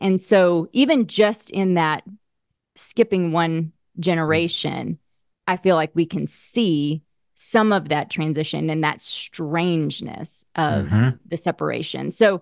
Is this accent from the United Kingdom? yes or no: no; Oklahoma, United States; And and I come from a little place, I grew up in Oklahoma, where each of my grandparents, they married one another and they met because their family farms were next to each other.